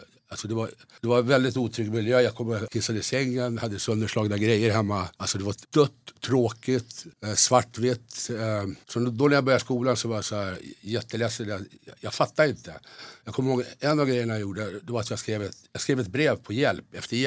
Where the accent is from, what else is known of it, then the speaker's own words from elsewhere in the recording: Uppsala, Uppsala County, Sweden; born there; Jag är född i Uppsala på 50-talet. Jag är 65 år nu, så jag födde 1959.